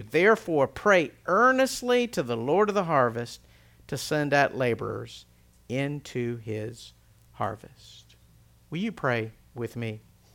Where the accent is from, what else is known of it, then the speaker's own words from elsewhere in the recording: Altavista, Virginia, United States; years ago when I grew up in Alta Vista. I would often travel north and west heading to Harrisonburg.